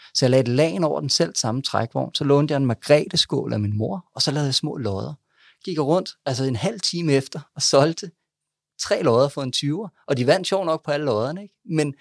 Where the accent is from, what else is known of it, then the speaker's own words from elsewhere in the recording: Gilleleje, Capital Region of Denmark, Denmark; jeg kommer sådan set fra noget så eksotisk som Gilleleje. Det er jo Nordsjælland, vil man sige. Men det er så meget nord, at det på ingen måde er eksklusivt. Altså, det er tørreis, det er Pup Maxi, det er 6.000 indbyggere, det er en sommerferieby